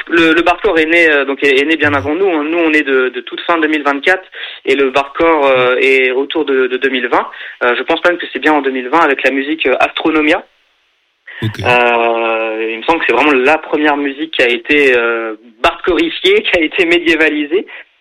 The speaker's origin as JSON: {"language": "French", "town": "Caen", "region": "Normandy", "country": "France", "said": "C'est ça, on vient bien de Normandie, de Caen."}